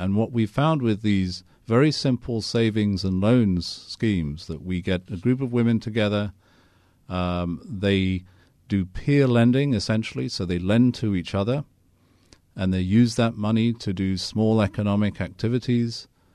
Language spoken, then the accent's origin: English; Kenya; I was brought up in Kenya